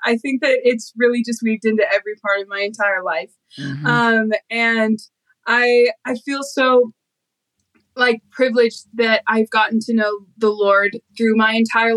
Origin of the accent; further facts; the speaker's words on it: St. Louis, Missouri, United States; I grew up in St. Louis. Well, technically when I grew up, we had the Rams and the Cardinals, but I was always a baseball girl for sure.